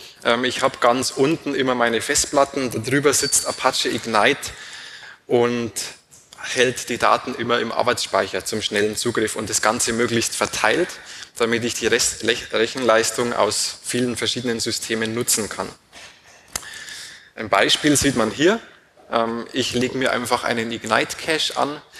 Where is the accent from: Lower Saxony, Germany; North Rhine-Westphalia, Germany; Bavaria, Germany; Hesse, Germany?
Bavaria, Germany; Rosenheim; Rosenheim, meine Heimatstadt, Darmstadt, Konferenzort.